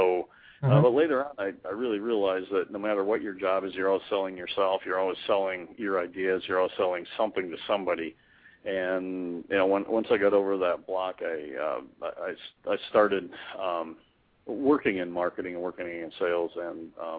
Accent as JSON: {"language": "English", "region": "Minnesota", "country": "United States", "tie": "born or raised there", "said": "I grew up in Minnesota."}